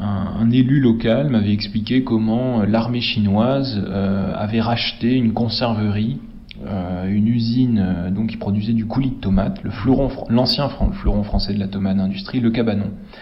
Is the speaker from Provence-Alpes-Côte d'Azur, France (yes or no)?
yes; Provence-Alpes-Côte d'Azur, France; J'ai connu le coulis de tomate de ma grand-mère, j'ai grandi en Provence